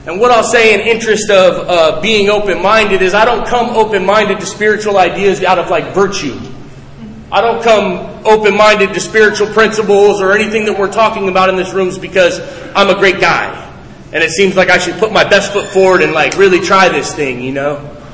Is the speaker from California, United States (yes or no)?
yes; California, United States; I'm from California. And like we've had legalized marijuana for 20 years.